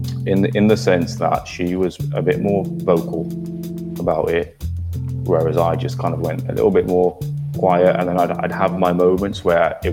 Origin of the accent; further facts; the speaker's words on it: Birmingham, West Midlands, United Kingdom; moved away as an adult; now in Nottingham, United Kingdom; So I'm from Birmingham, but I live in Nottingham now. So I was in left Birmingham when I was about 18 for uni, and then kind of never went back to Birmingham.